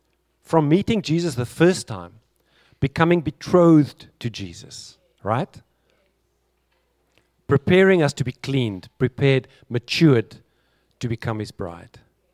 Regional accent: Cape Town, Western Cape, South Africa; We're from Cape Town with my wife Jeanette.

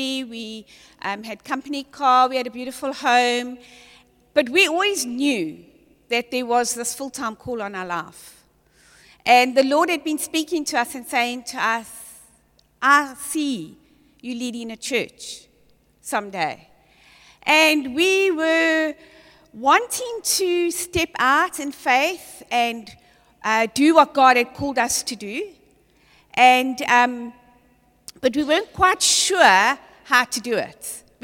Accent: KwaZulu-Natal, South Africa; We grew up in Natal. We were living in this beautiful little town called Scottburgh.

